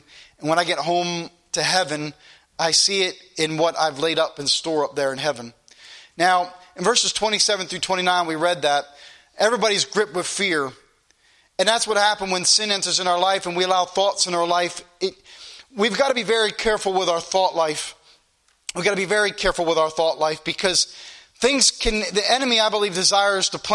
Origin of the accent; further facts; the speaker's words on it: Easton, United States; when I was born over there in Easton, and for the first part of my life, we lived over there.